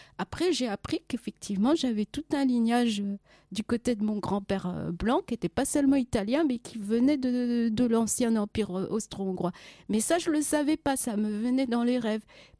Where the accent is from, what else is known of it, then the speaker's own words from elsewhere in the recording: Paris, Île-de-France, France; born there; je suis née à Paris, dans le 12e. Comme on entend, je pense à ma voix, j'ai vraiment grandi ici. Je suis une afro-descendante de la diaspora.